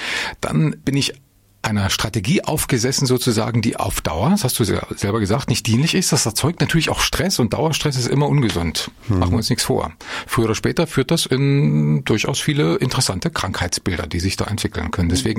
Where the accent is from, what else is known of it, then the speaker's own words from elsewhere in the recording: Erfurt, Thuringia, Germany; Ich bin ja in Erfurt Nord geboren und groß geworden. Das heißt, Hochdeutsch war meine Sache nicht.